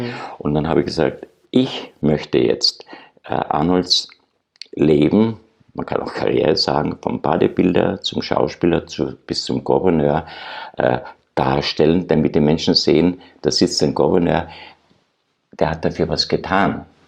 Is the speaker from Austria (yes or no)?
yes; Austria; now in Germany; ich habe es als Österreicher in Deutschland erlebt, es ist nicht so einfach.